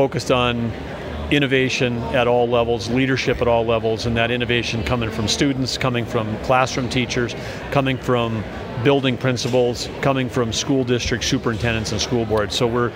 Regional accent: North Dakota, United States; The education that I went through growing up in North Dakota, that doesn't work for everybody.

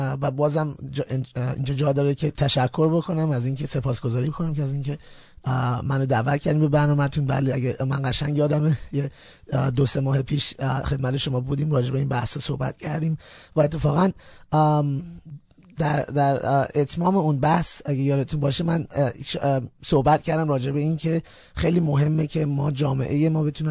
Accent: Iran; هم به عنوان یک ایرانی هم به عنوان یک زرتشتی

